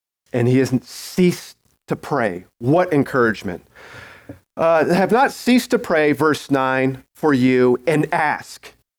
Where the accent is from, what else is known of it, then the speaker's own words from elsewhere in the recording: Colorado, United States; You know, I'm from Colorado, gold mining or Leadville. We're in Leadville and we got lots of lead